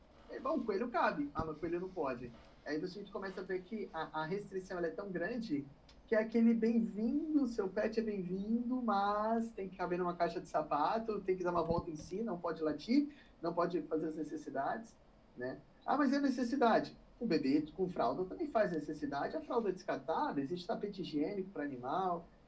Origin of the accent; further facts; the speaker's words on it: São Paulo, Brazil; sou aqui de São Paulo